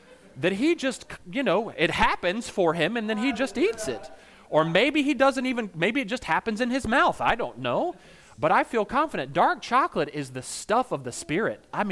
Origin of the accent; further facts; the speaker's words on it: the South, United States; I'm from the South, we'll fry anything.